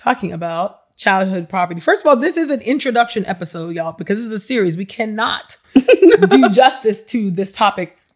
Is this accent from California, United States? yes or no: yes; San Jose, California, United States; I'm not from Oakland. I'm from Silicon Valley, so like San Jose area, mm-hmm. live right down the street from Apple.